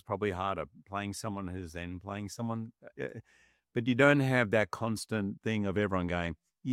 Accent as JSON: {"language": "English", "country": "Australia", "said": "because I'm an Aussie"}